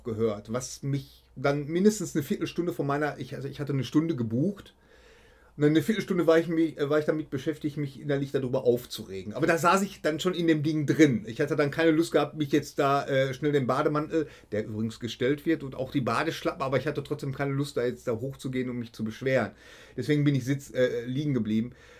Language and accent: German; Bochum, North Rhine-Westphalia, Germany; ich komme aus Bochum.